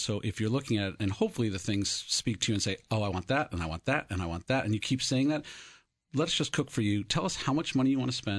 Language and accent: English; Brooklyn, New York, United States; I'll disagree with you, because I grew up in Brooklyn, New York, and we had just sort of the same kind of food all over the place.